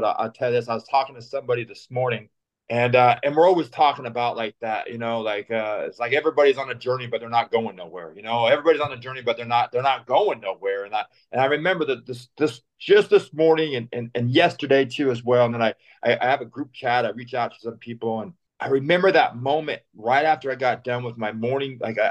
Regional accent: California, United States; I grew up, man. I grew up, I'm from Antelope Valley, Palmdale, Lancaster, Quartzsill, Antelope Bakers, Roseman, Lake LA, anywhere out there. I was in all of it.

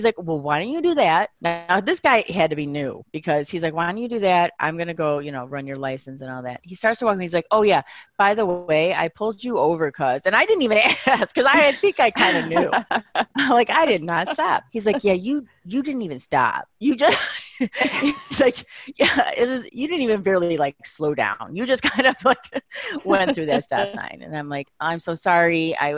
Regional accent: Chicago, Illinois, United States; I am from Chicago.

